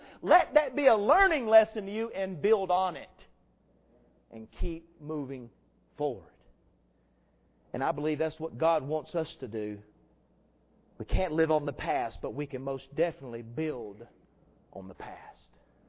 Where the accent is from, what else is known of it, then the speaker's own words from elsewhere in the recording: South Carolina, United States; now in Georgia, United States; You know as well as I do here in Georgia and growing up in South Carolina, what we have is a lot of religion.